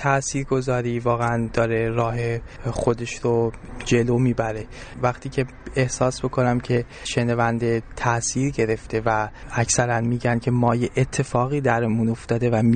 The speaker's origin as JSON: {"language": "Persian", "country": "Iran", "said": "به عنوان یه ایرانی"}